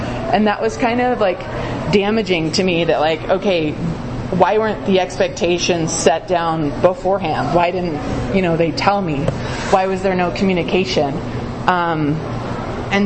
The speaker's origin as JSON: {"language": "English", "town": "Tucson", "region": "Arizona", "country": "United States", "tie": "born or raised there", "lives_now": "Flagstaff, United States", "said": "alcoholic. I'm originally from Tucson, Arizona. I spent 18 and a half years there before I moved up to Flagstaff to go to school 5 years ago."}